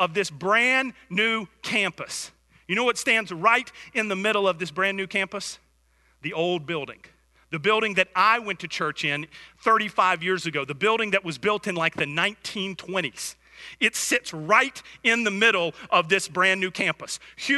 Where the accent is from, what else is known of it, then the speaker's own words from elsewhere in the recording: Conyers, Georgia, United States; also born or lived in Atlanta / Oklahoma / Florida; I was actually born in Atlanta, and I grew up in Conyers, Georgia. A lot of people think that we're from Oklahoma because we lived there for a number of years. We lived in Florida for a long time, but I'm actually from Georgia.